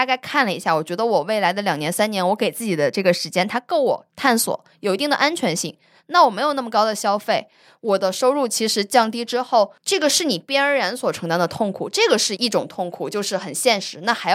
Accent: Beijing, China; 这个我确实要承认我有一些本地人优势，我就是北京人，我没有房租的优势

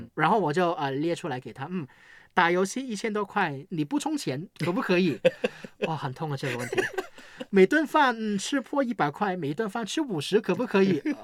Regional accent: Hong Kong; 香港是我们长大的地方，以后也还是在这里生活吧。

